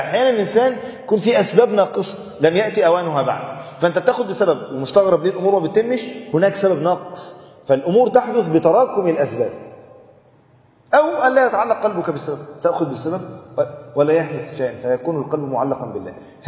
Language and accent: Arabic; Egypt; وتعرف الروتين أصلا عندنا في مصر،